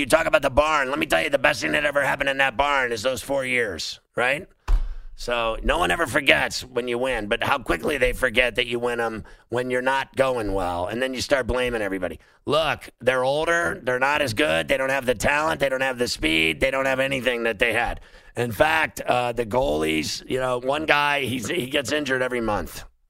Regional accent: Pittsburgh, Pennsylvania, United States; I grew up in Pittsburgh.

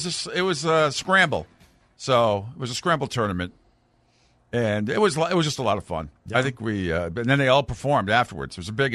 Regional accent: Narragansett, Rhode Island, United States; started in my hometown of Narragansett.

